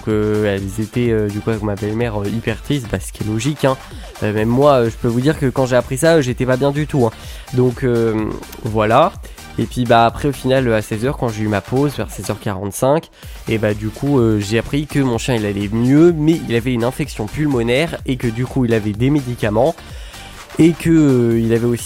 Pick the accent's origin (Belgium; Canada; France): France; Normandy; parce que moi je suis un Normand, donc de la crème fraîche partout, voilà.